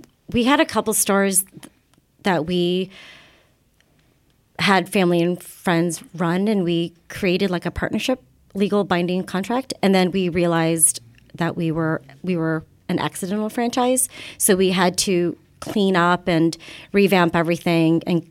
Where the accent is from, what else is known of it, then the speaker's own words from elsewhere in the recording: Kansas, United States; I mean, I guess for me, just growing up in Kansas, my husband being from Texas, we're not really, we're not too bougie as it is.